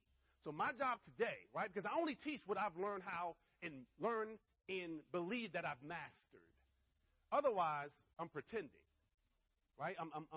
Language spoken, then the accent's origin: English; Washington, District of Columbia, United States; Not because I'm from the Washington, D.C. area